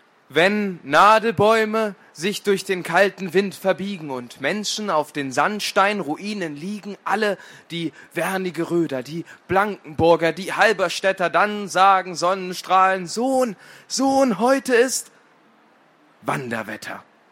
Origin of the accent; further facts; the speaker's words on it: Saxony-Anhalt, Germany; Denn ich komme ursprünglich aus dem Harz, aus Sachsen-Anhalt.